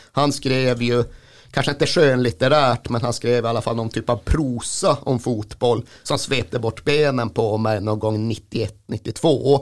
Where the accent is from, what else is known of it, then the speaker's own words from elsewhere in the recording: Malmberget, Norrbotten County, Sweden; de flesta vet ju att jag kommer från Malmberget. Jag tjatar om så jävla mycket, och det är en speciell plats på jorden.